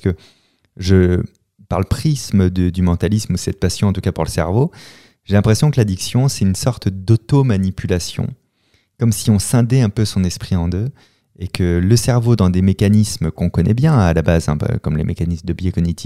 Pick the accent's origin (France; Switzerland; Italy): France; La Rochelle, Nouvelle-Aquitaine; je viens de La Rochelle, c'est une ville très festive